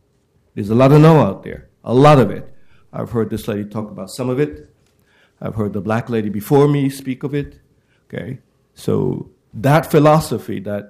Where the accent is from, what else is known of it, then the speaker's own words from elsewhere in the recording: Brooklyn, New York, United States; now in Portland, United States; I'm new to your city. I'm from Brooklyn, New York.